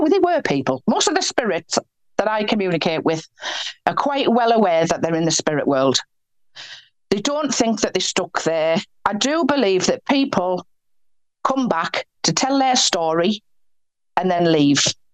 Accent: Bishop Auckland, North East England, United Kingdom; I'm from Bishop Auckland. I went to school in Bishop Auckland.

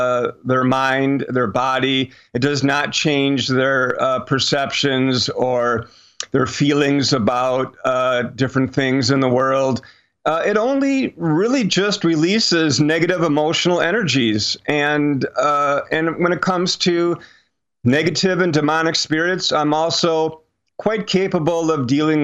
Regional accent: Milwaukee, Wisconsin, United States; So when I was growing up in Milwaukee a long time ago, it was really popular for people who even lived in our city to take brewery tours.

